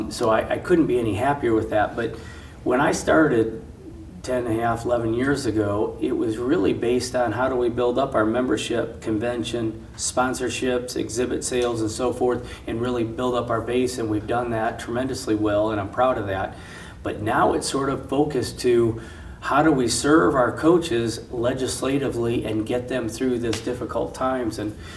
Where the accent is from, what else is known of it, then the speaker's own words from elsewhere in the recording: Michigan, United States; I'm a Midwesterner from Michigan, and so it's close to home and what I like.